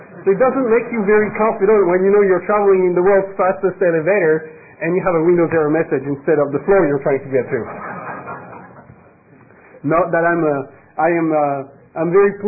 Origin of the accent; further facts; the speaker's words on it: France; accent: French; English is a second language; I am French, so I apologize in advance for my accent.